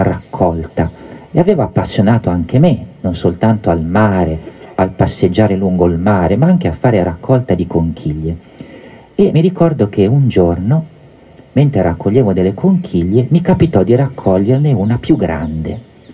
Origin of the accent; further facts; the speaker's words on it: Genoa, Liguria, Italy; Come sapete, le mie origini sono genovesi e Genova è una città di mare